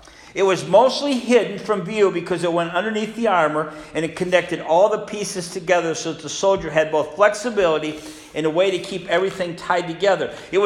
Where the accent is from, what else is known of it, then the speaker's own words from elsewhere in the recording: Michigan, United States; there was my older sister, myself, and my younger brother, three of us. We grew up in Michigan.